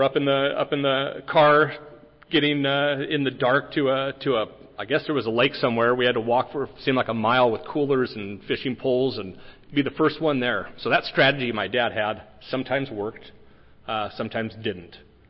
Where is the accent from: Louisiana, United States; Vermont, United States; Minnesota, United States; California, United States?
California, United States; I grew up in California, literally looked at Driscoll's as a company from my parents' home.